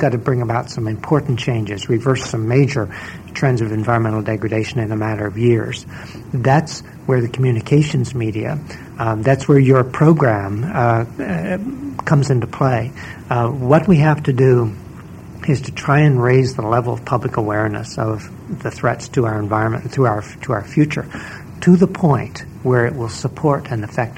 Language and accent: English; United States; As an American, it's becoming embarrassing.